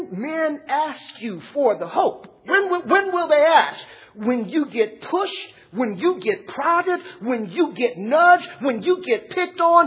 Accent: Los Angeles, California, United States; I was raised in South Central. They told me how to do that.

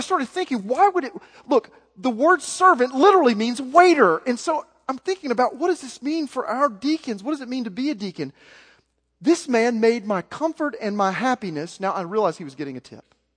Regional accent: Arkansas, United States; And I'm like, well, I'm from Arkansas. I'm not going to be okay.

